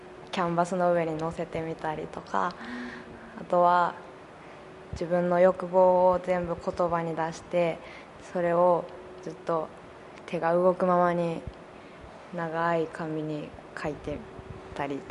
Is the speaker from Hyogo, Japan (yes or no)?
yes; Kobe, Hyogo, Japan; 神戸出身です。